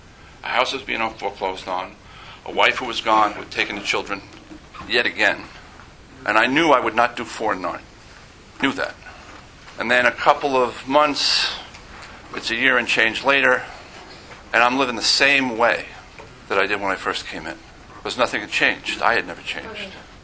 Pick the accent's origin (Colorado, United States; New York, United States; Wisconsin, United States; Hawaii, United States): New York, United States; Manhattan; since I come from Manhattan, and a lot of the comments that I make are directed at the Manhattan meetings.